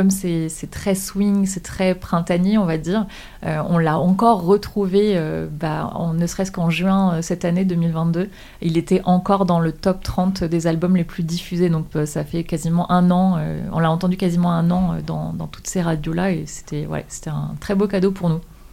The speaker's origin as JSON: {"language": "French", "region": "central France", "country": "France", "moved": "as an adult", "lives_now": "Paris, France", "said": "moi je viens d'un petit village dans le centre de la France. Je viens de la campagne profonde, plus exactement. Et du coup, je suis montée à Paris quand j'avais 20 ans."}